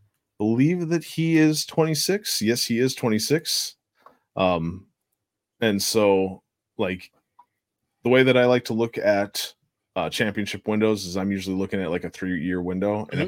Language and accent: English; Minnesota, United States; Born and raised in Minnesota.